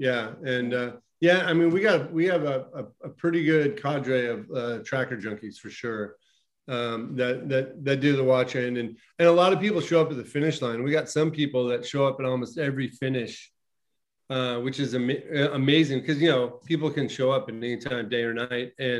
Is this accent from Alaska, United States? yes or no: yes; Alaska, United States; I'm from Alaska, and I grew up in the mountains in Alaska.